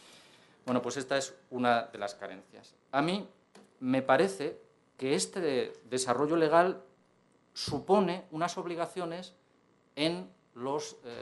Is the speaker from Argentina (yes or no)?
no; Spain; en lo que somos como españoles